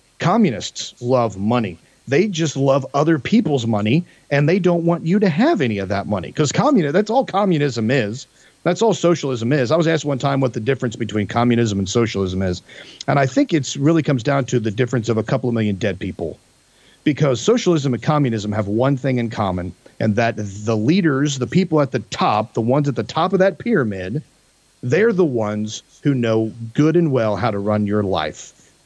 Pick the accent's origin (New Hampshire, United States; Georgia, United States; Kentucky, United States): Kentucky, United States; For some reason, I'm going with a lot of barnyard analogies right now because I'm from Kentucky. That's what you do.